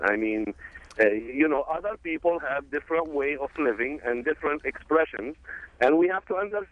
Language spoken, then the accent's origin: English; Jordan; now in Washington, United States; I live in Washington for the last 30-some years, but I grew up in Jordan. I am from Jordan originally.